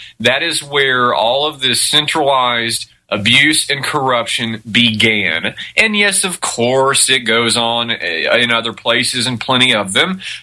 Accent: Texas, United States; I grew up in Texas. When you grow up in Texas, you know, you're a Texan. You're a Lone Star State, you know, and on and on.

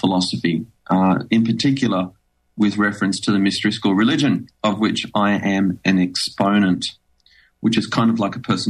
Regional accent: Tasmania, Australia; I'm an Australian, born and raised in Tasmania, which is the little island to the south. We have a South Island in Australia, just like New Zealand does, except we have it called Tasmania. I have just turned 40

